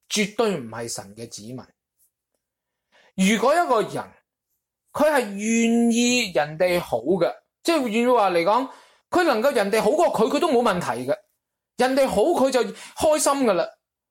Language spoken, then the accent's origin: Cantonese; Guangdong, China; 我哋广东人都有句俗语啊